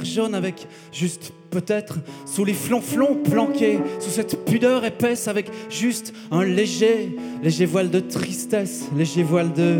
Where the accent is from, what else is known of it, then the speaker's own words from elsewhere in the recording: Yverdon-les-Bains, Vaud, Switzerland; je viens d'Yverdon.